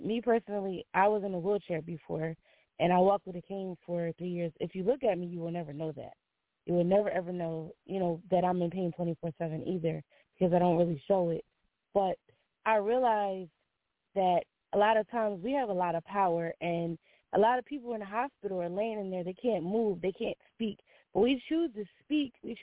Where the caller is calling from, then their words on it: New Jersey, United States; I'm calling from Jersey.